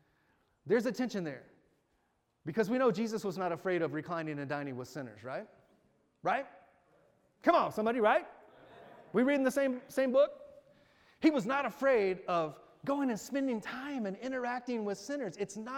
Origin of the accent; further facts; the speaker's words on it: Amarillo, Texas, United States; born there; also born or lived in Abilene, Texas; So I was born in Texas, in Amarillo, Texas, in the Texas Panhandle. And then I spent 13 years in Abilene, Texas, West Central Texas